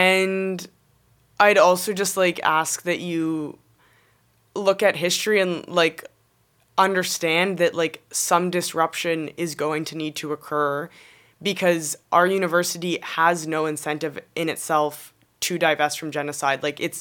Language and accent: English; Nova Scotia, Canada; I'm from Nova Scotia